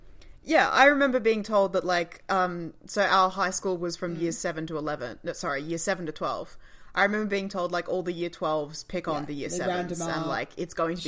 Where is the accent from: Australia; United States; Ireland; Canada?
Australia; I'm feeling like there's probably a lot of, like, Britishness that isn't translating perfectly to us as Australian audiences.